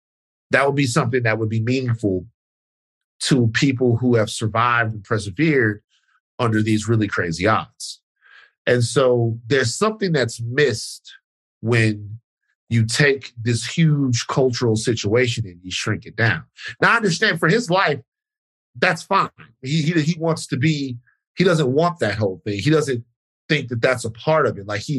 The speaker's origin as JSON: {"language": "English", "country": "United Kingdom", "said": "I am Black. I am British."}